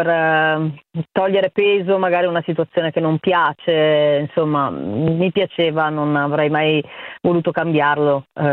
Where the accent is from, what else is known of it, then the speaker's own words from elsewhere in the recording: Verona, Veneto, Italy; io da veronese ho il mio, e penso che la Roma che ho disegnato, che ho raccontato, è poetica